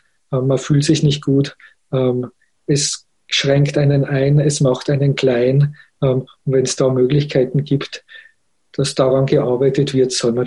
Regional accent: Salzburg, Austria; also born or lived in Innsbruck; Und dann ist sie mit mir wieder nach Österreich zurückgekehrt. Ich bin dann in Salzburg aufgewachsen, habe in Salzburg und in Innsbruck studiert.

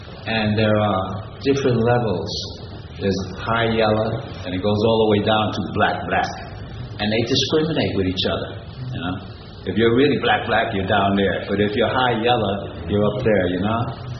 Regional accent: New York City, New York, United States; I grew up in New York City, multiracial section

